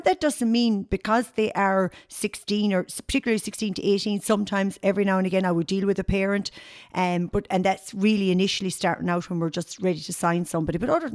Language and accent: English; Tipperary, Ireland; now in Galway, Ireland; I'm actually from Tipperary originally, but I'm living in Galway now over 33 years. So to be fair, Galway really is home. And that's not forgetting my roots either. I was born and reared in Tip, but in saying that, I'm living in Galway so long now, it's very home.